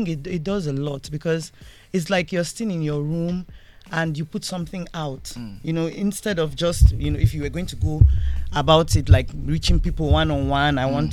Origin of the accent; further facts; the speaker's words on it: Bauchi, Nigeria; English is a second language; Yes, my mom is from Jos, but I am originally from Bauchi State.